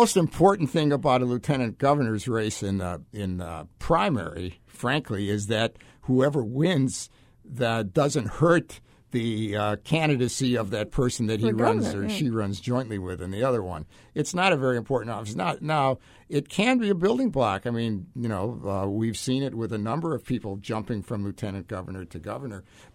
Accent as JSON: {"language": "English", "town": "Milwaukee", "region": "Wisconsin", "country": "United States", "tie": "born or raised there", "said": "I grew up in Milwaukee, and the expression that would be used there would be, years ago, things was different."}